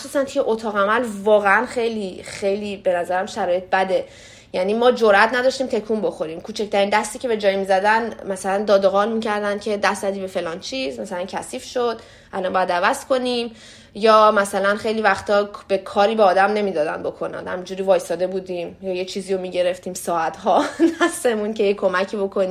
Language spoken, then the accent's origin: Persian; Iran; به خاطر اینکه من ایرانیم